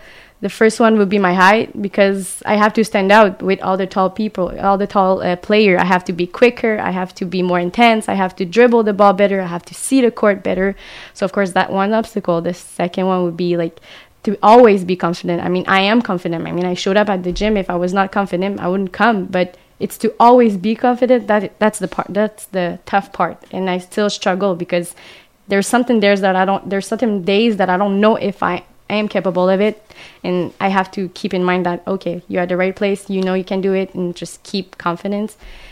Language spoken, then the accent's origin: English; Aylmer, Quebec, Canada; I grew up in a town. It's called Elmer. It's near Ottawa.